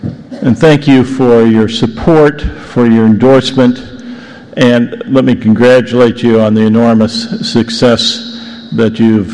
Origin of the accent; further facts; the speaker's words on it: United States; Speaking as an American, I now understand that I live in a developing country.